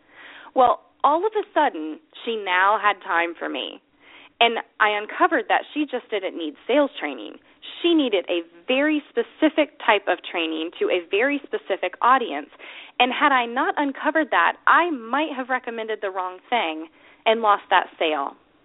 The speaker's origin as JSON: {"language": "English", "region": "Ohio", "country": "United States", "said": "So, for example, I'm from Ohio."}